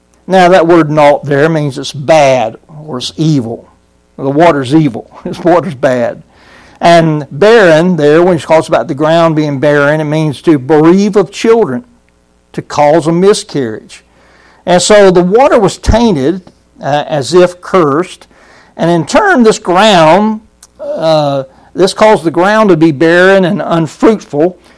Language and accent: English; Brunswick, Georgia, United States; I grew up in Sterling Baptist Church in Brunswick, Georgia, and we grew up with sulfur water in that church.